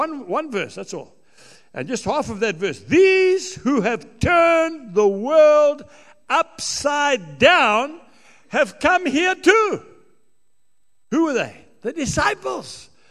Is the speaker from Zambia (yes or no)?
yes; Zambia; also born or lived in Bulawayo, Zimbabwe; I'm also an African. I was born in Bulawayo. I grew up in Zambia. Okay? Been here all my life. I'm an African. I'm a white African.